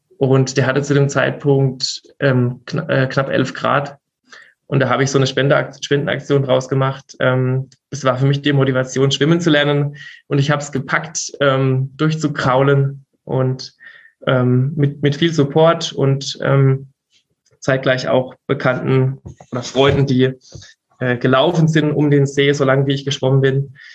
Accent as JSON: {"language": "German", "town": "Mudau", "region": "Baden-Württemberg", "country": "Germany", "tie": "born or raised there", "said": "Genau, ich komme aus Mudau im Odenwald. Das ist im Neckar-Odenwald-Kreis, in der Nähe von Mosbach und Heidelberg. Bin da auch sehr heimatverbunden, bin quasi in unserem kleinen Dorf groß geworden"}